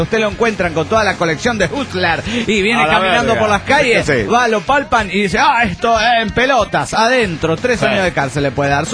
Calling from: Mendoza, Argentina; No sé si soy K de Mendoza, Argentina.

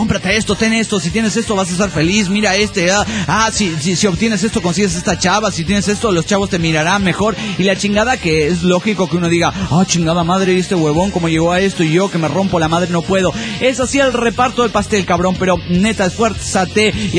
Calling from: Mexico City, Mexico; de Tepito, México.

